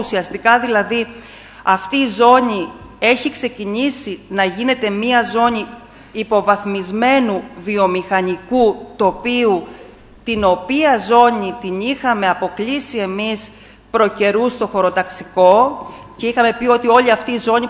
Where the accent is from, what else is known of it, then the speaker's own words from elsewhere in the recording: Zakros, Crete, Greece; τα οποία είναι πολύτιμα για τα πρόβατα και τα κατσίκια στη Ζάκρο, στο χωριό μου